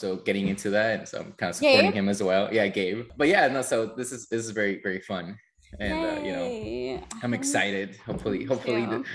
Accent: Mexico; English is a second language; because I grew up in Mexico.

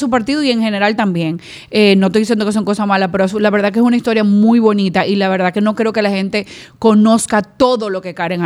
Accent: Dominican Republic; como dominicana, a mí me queda desearle

